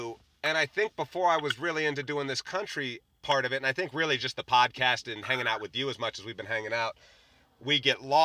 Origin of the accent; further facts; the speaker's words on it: Midwest, United States; also born or lived in Florida / California / Hawaii; I guess because I was raised in the Midwest, but I've lived in Florida and California, Hawaii, like I've lived in some pretty strange places that I think that helped sort of solidify my Midwestern sensibility.